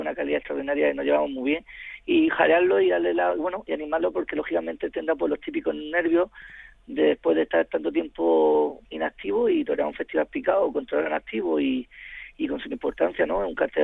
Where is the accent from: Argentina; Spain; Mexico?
Spain; Lorca, Region of Murcia; y aquí en Lorca, en mi tierra